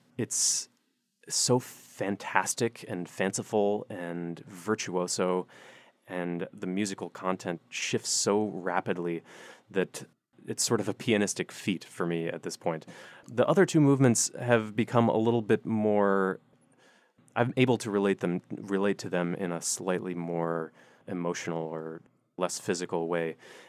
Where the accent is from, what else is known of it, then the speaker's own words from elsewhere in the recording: New York, United States; Well, I can say as a New Yorker, the only place that I enjoy eating more than New York is Charleston.